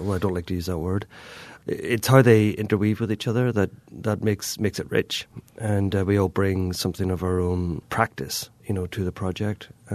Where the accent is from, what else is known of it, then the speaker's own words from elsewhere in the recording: Northern Ireland, United Kingdom; from growing up in Northern Ireland, we were always nervous about how outsiders represented my home.